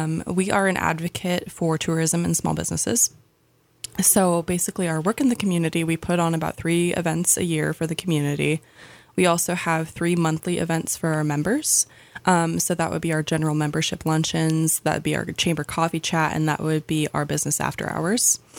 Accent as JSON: {"language": "English", "town": "Sandpoint", "region": "Idaho", "country": "United States", "tie": "born or raised there", "said": "So born and raised in Sandpoint."}